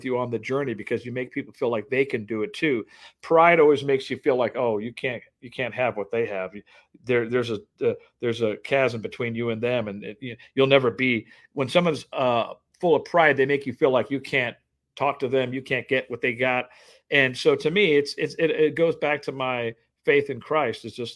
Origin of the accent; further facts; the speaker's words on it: Compton, California, United States; also born or lived in Oregon; We grew up in Compton for the first part of my life. Then we moved to a rural city in Oregon, and where we eventually lived in a car.